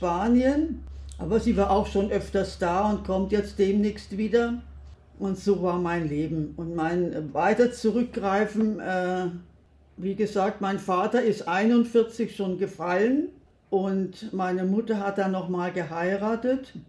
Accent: Berlin, Germany; born there; also born or lived in Saxony; Und geboren bin ich in Berlin, bin ein Kriegskind und wir sind durch den Krieg in die erst sind wir nach Sachsen gekommen und dann hierher.

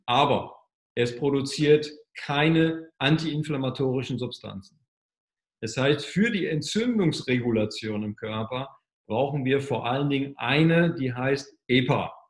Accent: Norddeich, Lower Saxony, Germany; an der Nordsee noch in Norddeich, da wo ich herkomme

